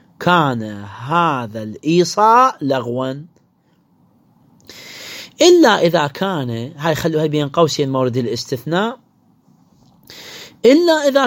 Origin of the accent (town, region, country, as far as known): Iraq